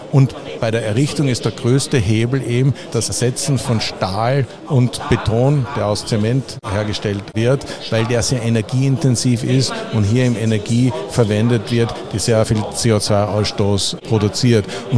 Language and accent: German; Salzburg, Austria; Ich selber bin Salzburger